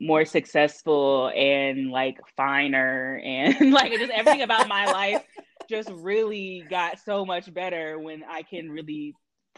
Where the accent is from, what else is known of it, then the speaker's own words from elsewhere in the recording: the South, United States; I know how, like, I'm from the South.